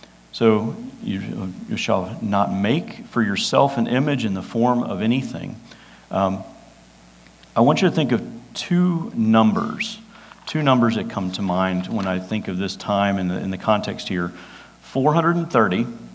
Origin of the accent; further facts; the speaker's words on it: Atlanta, Georgia, United States; I grew up in Atlanta, like I mentioned, that's half the population of the metro Atlanta area taken off.